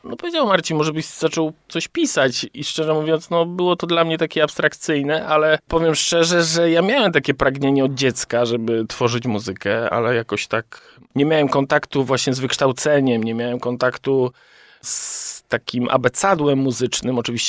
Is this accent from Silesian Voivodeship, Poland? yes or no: no; Kalisz, Greater Poland Voivodeship, Poland; moved away as an adult; Tak, urodziłem się w Kaliszu. Tutaj oczywiście szkoła podstawowa, później szkoła średnia. No i później, że tak powiem, wyjechałem do Poznania na studia teologiczne.